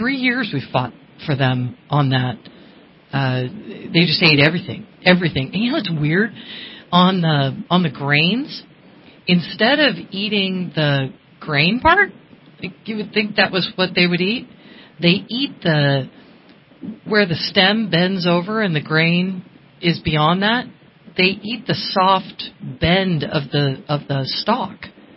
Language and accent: English; Connecticut, United States; it looked like the snowstorms where I grew up in Connecticut.